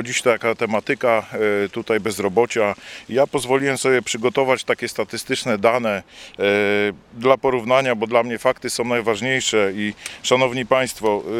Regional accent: Łask, Łódź Voivodeship, Poland; jestem radnym miejskim w Łasku i mieszkam tutaj od urodzenia.

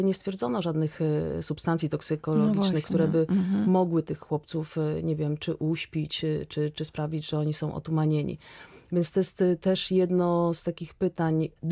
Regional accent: Piotrków Trybunalski, Łódź Voivodeship, Poland; Tym bardziej, że ja jestem z Piotrkowa. To jest historia, która dotyczyła moich rówieśników.

